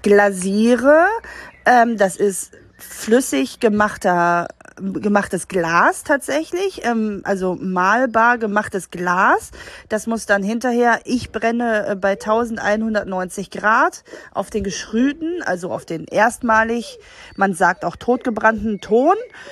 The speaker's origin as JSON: {"language": "German", "region": "North Rhine-Westphalia", "country": "Germany", "said": "Ich komme eigentlich aus dem Ruhrpott und habe da studiert"}